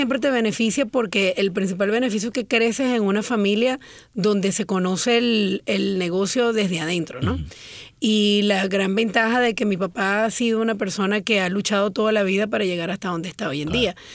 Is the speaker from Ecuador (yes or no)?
no; Venezuela; yo me crié, como te digo, nací en Venezuela y me crié en Venezuela.